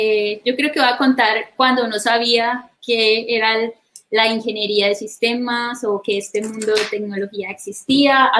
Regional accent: Cúcuta, Norte de Santander, Colombia; moved away as an adult; also born or lived in Bogotá / Medellín; now in Sweden; Soy de Cúcuta. Viví mucho tiempo en Bogotá y luego viví otro tiempo en Medellín.

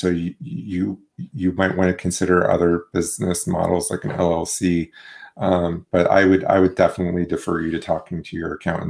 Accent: Tucson, Arizona, United States; now in Michigan, United States; So I'm out of Tucson, Arizona. So been here about 10 years.

